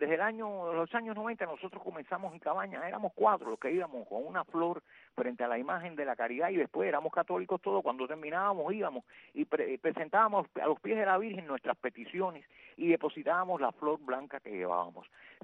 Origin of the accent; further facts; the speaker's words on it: Cuba; con lo curioso que somos los cubanos